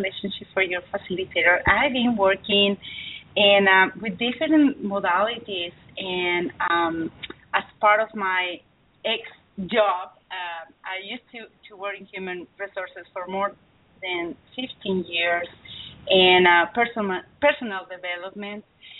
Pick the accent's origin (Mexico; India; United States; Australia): Mexico; born there; first language Spanish; English is a second language; English, as you can tell, is not my first language. I was born in Mexico, and my first language is Spanish.